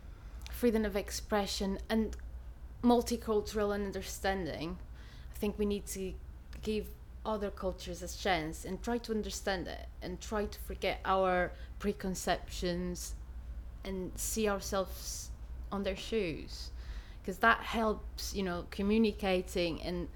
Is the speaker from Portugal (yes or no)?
yes; Porto, Norte, Portugal; I'm from Porto. It's a beautiful city, both by the sea and the river. It's a very nostalgic city